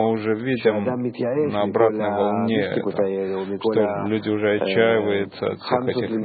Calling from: Beit Shemesh, Jerusalem District, Israel; я из Бет-Шемеш.

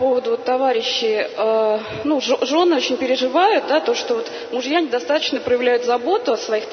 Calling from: Moscow, Russia; я из Москвы.

